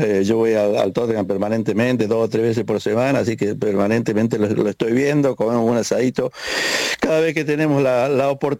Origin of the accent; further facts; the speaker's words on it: Argentina; now in United Kingdom; soy totalmente argentino. Sí, he vivido acá en Inglaterra por diferentes factores, pero soy totalmente argentino y, por supuesto, me encanta Argentina, me encanta ir a Córdoba.